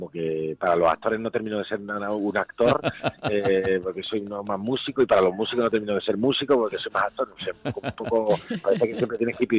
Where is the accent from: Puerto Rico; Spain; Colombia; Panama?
Spain; Málaga, Andalusia; Como malagueño insigne